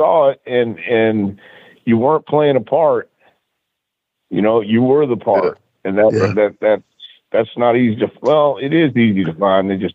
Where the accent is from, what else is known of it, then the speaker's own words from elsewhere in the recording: Texas, United States; See, I grew up in Texas and in, you know, West Texas, and then I went to East Texas.